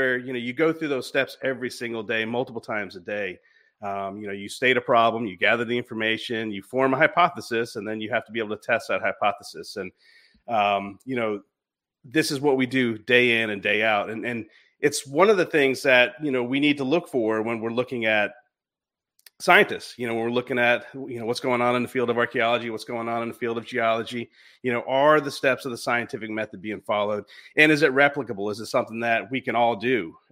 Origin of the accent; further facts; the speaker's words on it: East Coast, United States; I grew up on the East Coast surfing.